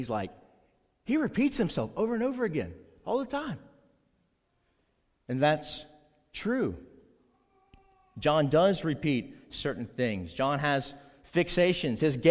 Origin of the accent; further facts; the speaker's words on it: South Carolina, United States; I'm a redneck from South Carolina.